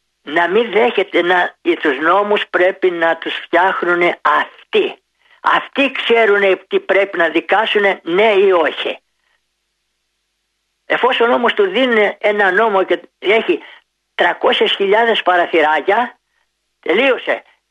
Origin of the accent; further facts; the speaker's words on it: Greece; εγώ είμαι υπερήφανος, που είμαι πολύ υπερήφανος που είμαι Έλληνας. Είμαι Έλληνας χωρίς να υποστηρίζω κάτι φανατικά.